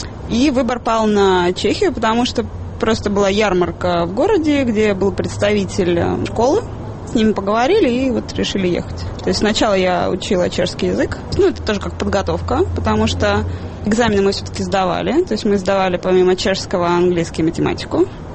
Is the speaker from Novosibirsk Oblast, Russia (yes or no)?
no; Murmansk, Murmansk Oblast, Russia; просто уехать, потому что я из Мурманска, просто уехать куда-то за рубеж учиться